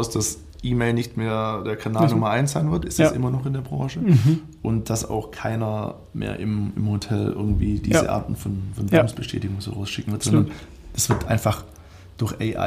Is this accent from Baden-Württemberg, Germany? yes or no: yes; Baden-Württemberg, Germany